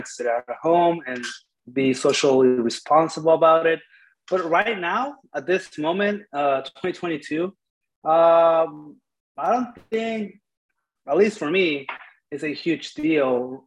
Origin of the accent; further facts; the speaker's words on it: Mexicali, Baja California, Mexico; now in Yuma, United States; I was raised in Mexico, specifically Mexicali. It's just an hour away.